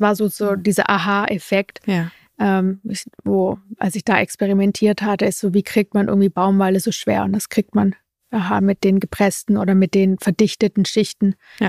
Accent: Germany; Also so dieses bürokratisch, ich glaube, das sehen wir manchmal uns selber im Weg, ein bisschen als Deutsche.

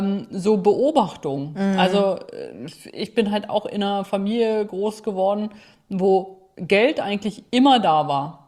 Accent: East Germany, Germany; Also ich bin ja auch in der DDR groß geworden

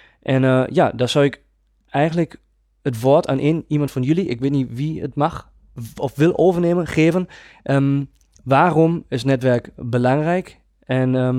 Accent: Germany; Dutch is a second language; Ik ben geen Nederlander en ik ga dat gelijk vanaf het begin af aan even duidelijk maken. Ik probeer mijn allerbest om Nederlands te praten, maar ik ben een Duitser.

